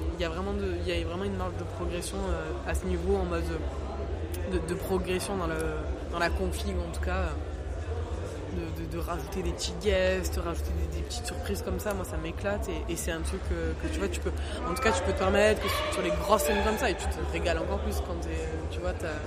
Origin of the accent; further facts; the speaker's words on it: Marseille, Provence-Alpes-Côte d'Azur, France; now in Paris, France; Ouais, je suis de Marseille, c'est ça. Ouais, je suis basé à Paname, mais je suis de Marseille.